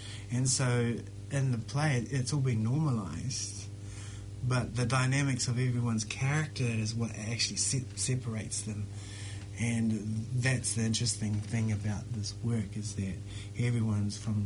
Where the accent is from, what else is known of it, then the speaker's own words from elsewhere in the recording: Auckland, New Zealand; I grew up in South Auckland, like way south, deep South Auckland, out towards Tuakau. And it's usually, you know, Pākehā Māori. And then I moved to Auckland in the 70s, as a little boy. Moved into a Polynesian neighbourhood.